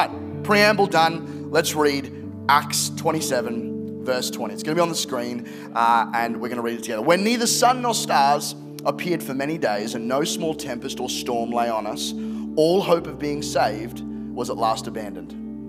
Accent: Brisbane, Queensland, Australia; I'm from Brisbane and I am married to a lovely lady called Anna.

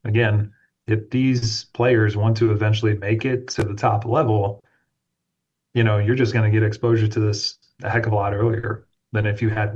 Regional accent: Houston, Texas, United States; I grew up in Houston, suburbs of Houston, and loved where I grew up

